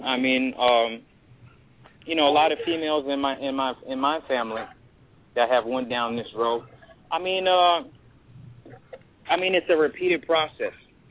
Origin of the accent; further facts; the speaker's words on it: Minneapolis, Minnesota, United States; Well, I'm from Minneapolis, and I used to go to the University of Minnesota.